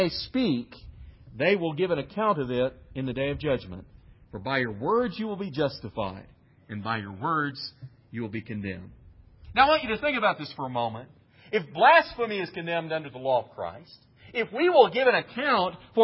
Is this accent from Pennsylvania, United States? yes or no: no; Kansas, United States; now in Amarillo, United States; One thing I have to say that I appreciate about moving to Amarillo, when I grew up in the Midwest and we lived in Kansas